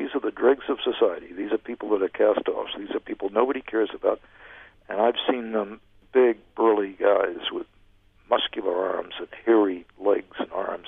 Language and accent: English; United States; I thought I was a Christian because I grew up in America. It's a Christian country. Mm-hmm. I wasn't Jewish. I must be Christian.